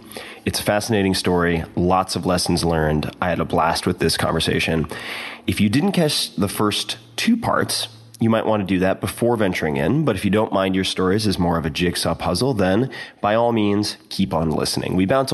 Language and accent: English; Long Island, New York, United States; But I'm also from Strong Island, so I should just point